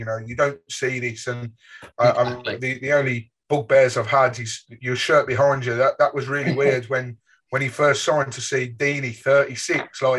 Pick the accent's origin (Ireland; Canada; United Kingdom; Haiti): United Kingdom; Birmingham, West Midlands; Obviously, I grew up in Birmingham and so did